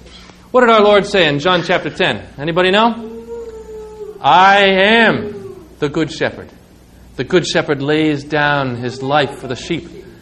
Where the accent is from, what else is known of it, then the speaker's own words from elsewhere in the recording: New York City, New York, United States; born there; I was born in New York City.